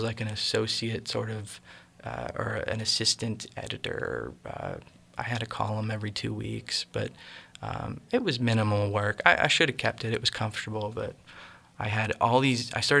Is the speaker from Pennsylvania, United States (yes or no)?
yes; Shaler, Pennsylvania, United States; I grew up in Shaler, you know, just outside of Pittsburgh, and played guitar probably since 8th grade, 9th grade.